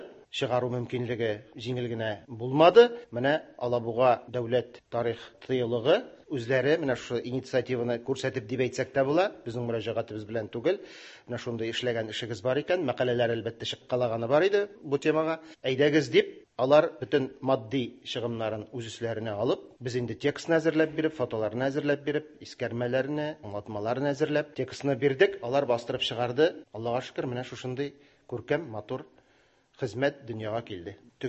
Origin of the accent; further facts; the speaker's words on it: Kukmor, Tatarstan, Russia; also born or lived in Mamadysh; минем туган ягым булган Күкмара төбәгенең Таш язма истәлекләре дигән китап, аннан Мамадыш районыныкы, минем икенче туган ягым дип әйтсәм дә була